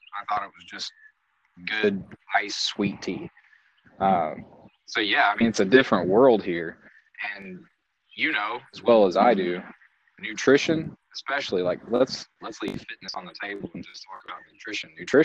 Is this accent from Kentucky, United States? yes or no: yes; Kentucky, United States; So I grew up in LaRue County, and yes, they were a dry county up until about 2 years ago.